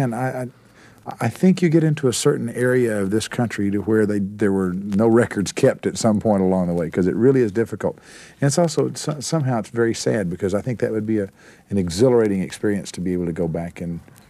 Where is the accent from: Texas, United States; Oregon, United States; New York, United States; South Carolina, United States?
Texas, United States; And she was Cherokee, and I was raised in Texas.